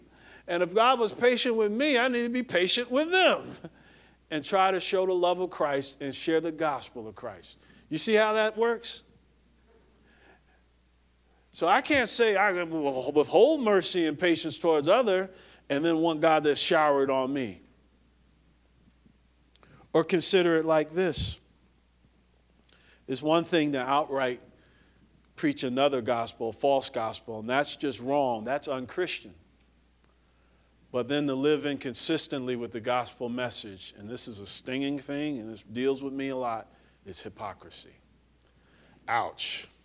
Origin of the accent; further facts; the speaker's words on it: New Jersey, United States; We used to have a name for that where I grew up in Jersey.